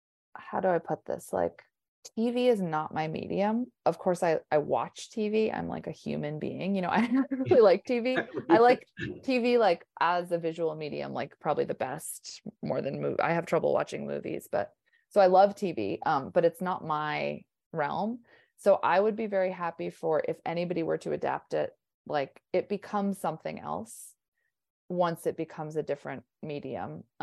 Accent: Massachusetts, United States; now in Minneapolis, United States; And then I'm from Massachusetts. I live in Minnesota, at Minneapolis in particular, love Minneapolis. But I'll visit my family on the East Coast for like 3 weeks.

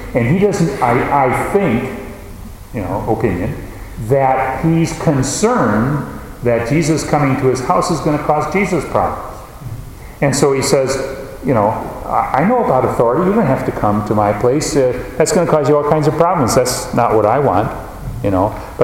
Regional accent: Wisconsin, United States; Where I grew up in Wisconsin in the 50s, they first began to plant salmon.

